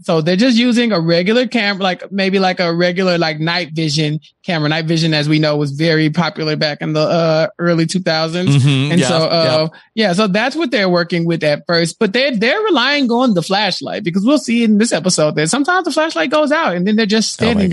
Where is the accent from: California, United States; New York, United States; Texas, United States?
Texas, United States; Like, I'm from Texas, Rob. Texas Chainsaw Massacre is a thing here.